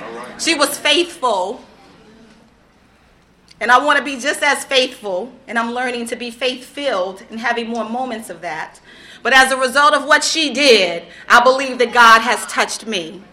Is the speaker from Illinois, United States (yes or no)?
no; Newark, New Jersey, United States; I'm from Newark, New Jersey. Love Prince Street Projects. They're not there anymore.